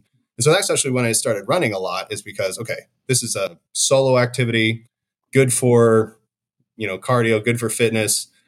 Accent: Arlington, Texas, United States; So I grew up in Texas in the Dallas Fort Worth area, a city called Arlington. It's right between Dallas and Fort Worth.

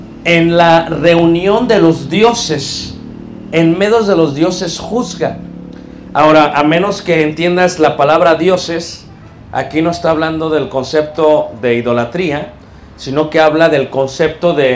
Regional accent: Mexico City, Mexico; Yo cuando era pequeño en Ciudad de México

